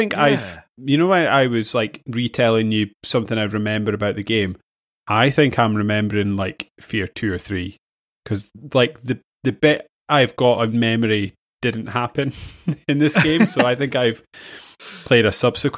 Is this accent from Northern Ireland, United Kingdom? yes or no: no; Gourdon, Scotland, United Kingdom; washes up on my hometown, well, village, Gourdin's shore, and they find the crate and start drinking the tea, and the whole village starts turning into zombies.